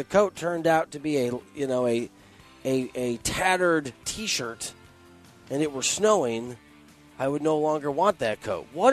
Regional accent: Iowa, United States; Oh, look, I'm from Iowa, so I got biases here.

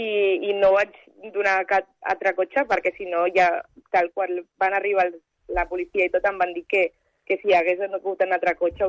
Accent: Cerdanyola del Vallès, Catalonia, Spain; De Cerdanyola del Vallès.

